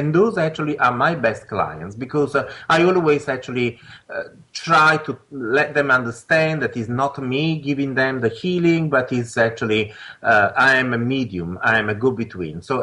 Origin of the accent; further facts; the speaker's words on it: Italy; But it wasn't possible growing up in Italy at the beginning of the 60s.